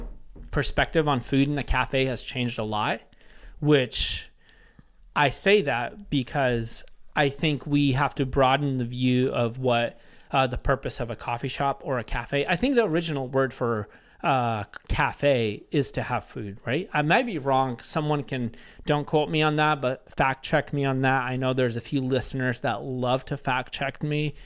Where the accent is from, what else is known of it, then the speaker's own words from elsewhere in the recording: Bellingham, Washington, United States; So I was like, whoa, that's from my hometown, from Bellingham.